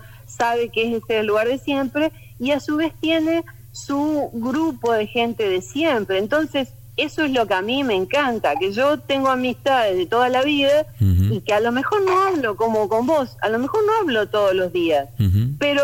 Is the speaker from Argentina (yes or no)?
yes; Argentina; como yo soy medio argentina, no, no, o sea, digamos, soy argentina pero viviendo afuera